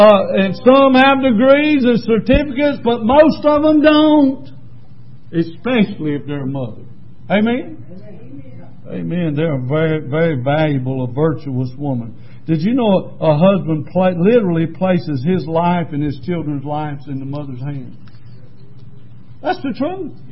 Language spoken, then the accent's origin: English; Lancaster, South Carolina, United States; I grew up on the south side of Lancaster. I had to come all the way to Rock Hill to find one.